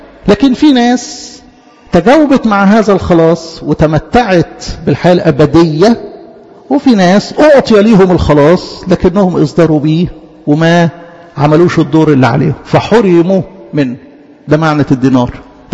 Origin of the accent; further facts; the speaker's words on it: Egypt; احنا كمصريين غلابة